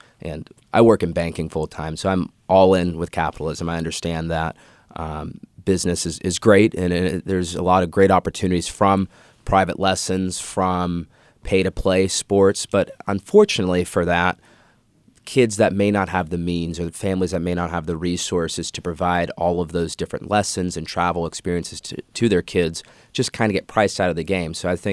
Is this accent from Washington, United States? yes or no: yes; Seattle, Washington, United States; I noticed it growing up. So I'm originally from Seattle. I'm from a single-parent household